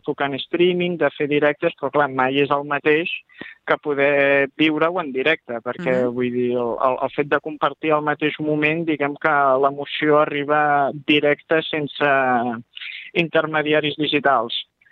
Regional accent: Sabadell, Catalonia, Spain; Jo sóc d'aquí de tota la vida.

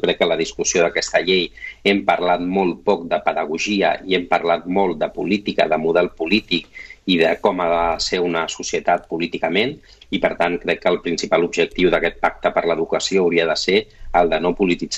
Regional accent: Sabadell, Catalonia, Spain; d'un barri que coneixes molt bé castellanoparlant a Sabadell, que és el de Torre Romeu, i si jo avui sóc bilingüe és gràcies al model d'immersió lingüística, no?

